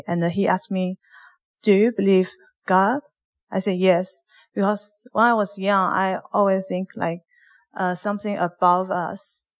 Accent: China; English is a second language; now in Canada; from China. I've been here for 3 years

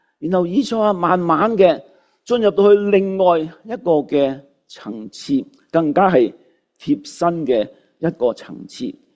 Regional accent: Canada; 好像今天2025年我们加拿大人渴望一样

